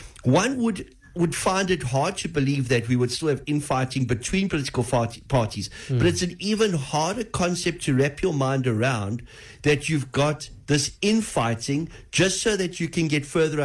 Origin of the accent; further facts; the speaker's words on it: South Africa; it again encourages me as a South African that we have something special in us that a lot of nations don't have.